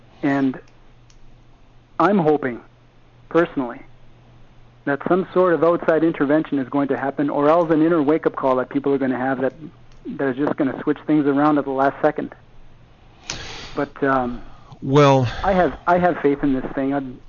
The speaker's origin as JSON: {"language": "English", "country": "Canada", "said": "speaking as a Canadian"}